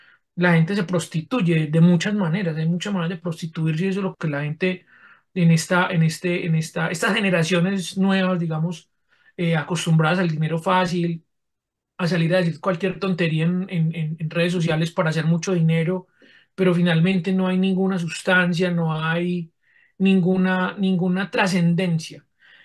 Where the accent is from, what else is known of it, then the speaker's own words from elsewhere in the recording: Colombia; qué lamentable, qué vergonzoso para nosotros como colombianos haber sufrido por culpa de estos bandidos.